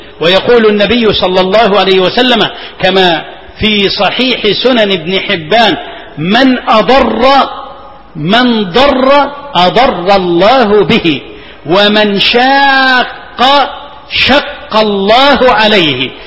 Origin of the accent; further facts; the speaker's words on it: Egypt; اللهم إنا ندعوك أن تحفظ بلدنا مصر